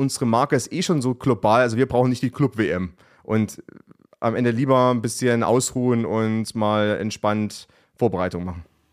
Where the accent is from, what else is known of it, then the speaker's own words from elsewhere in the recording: Germany; bei der Nations League sind wir natürlich als Deutsche jetzt ein bisschen geblendet, weil dann das Final Four in Deutschland war